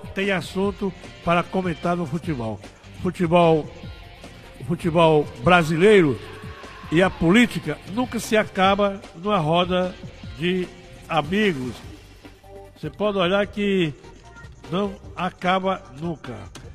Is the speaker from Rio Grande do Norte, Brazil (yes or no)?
yes; Mossoró, Rio Grande do Norte, Brazil; Mossoró, minha terra linda, maravilhosa, a terra que mais cresce no Nordeste é Mossoró, no Rio Grande do Norte.